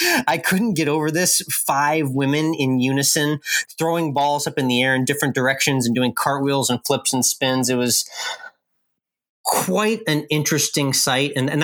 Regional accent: Austin, Texas, United States; Austin FC, a franchise I've talked about, a brand new MLS professional soccer franchise that's landed in my hometown.

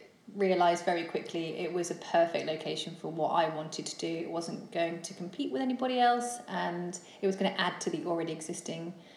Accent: England, United Kingdom; also born or lived in Australia; now in Iceland; Well, I actually moved from Melbourne. I'm from England, but I lived in Australia for 6 years.

